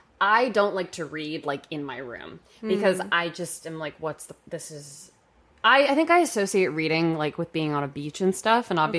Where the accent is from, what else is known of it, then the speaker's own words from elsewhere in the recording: New York, United States; Well, I'm from New York. I grew up here. I've had a lot of experience in growing up in a really chaotic city.